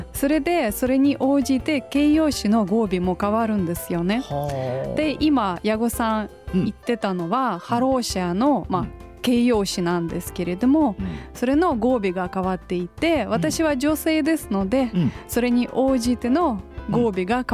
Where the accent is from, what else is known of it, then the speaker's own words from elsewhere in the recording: Russia; Japanese is a second language; now in Imizu, Japan; 私はロシア出身って言った時に、うん、まあ、やっぱり第一声は寒いでしょうってよく言われるんですけれども、でも私今射水市に住んでいるんですが、